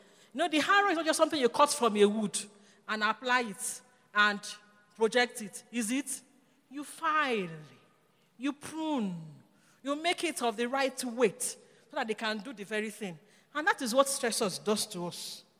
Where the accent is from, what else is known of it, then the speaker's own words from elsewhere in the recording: Nigeria; Being a Nigerian, yes, yes.